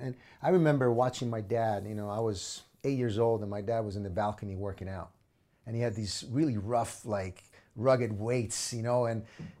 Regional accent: Rome, Lazio, Italy; English is a second language; now in United States; I came from Rome, we came here as a family, you know, the first time we came to America on a green card. We ran out of money, so we had to move back to Italy

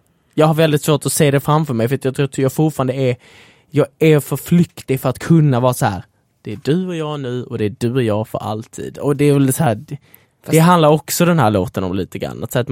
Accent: Italy; now in Sweden; Jag kommer vilja flytta till Italien på ett eller annat sätt. Tillbaka till familjen och liksom där jag kommer ifrån.

